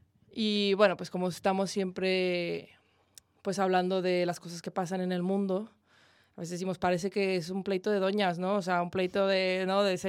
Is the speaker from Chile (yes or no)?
no; Mexico; pero nos conocimos en México, somos mexicanas las dos